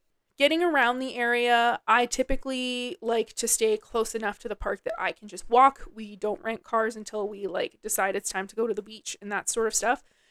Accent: Canada; So I'm from Canada. I live in Calgary.

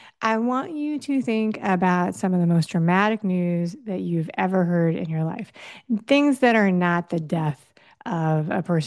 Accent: New York City, New York, United States; I grew up in New York City. If you were to be inside my noggin, my brain, as I record anything for this show or anywhere else, you would hear me reminding myself to slow down.

